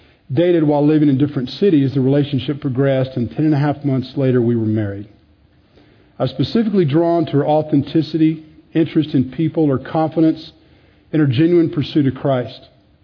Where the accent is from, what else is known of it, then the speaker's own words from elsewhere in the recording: Dallas, Texas, United States; I'm from Dallas, born and raised.